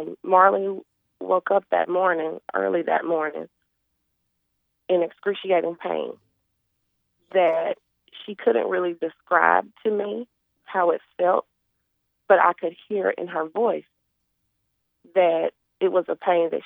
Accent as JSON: {"language": "English", "region": "Mississippi", "country": "United States", "said": "We are from Mississippi."}